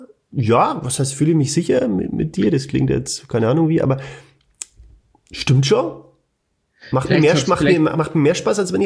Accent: Bavaria, Germany; accent: Franconian; was ist das so neue Eier mit meinem fränkischen Dialekt?

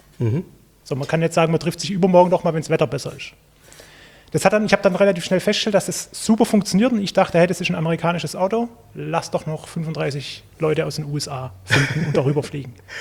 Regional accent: Southern Germany, Germany; accent: Swabian; Komme aus dem süddeutschen Raum, deswegen, ich hoffe, ihr ertragt alle meinen leicht schwäbischen Akzent.

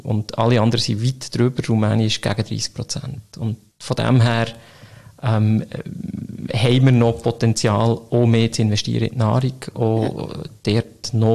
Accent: Bern, Switzerland; ich bin Berner.

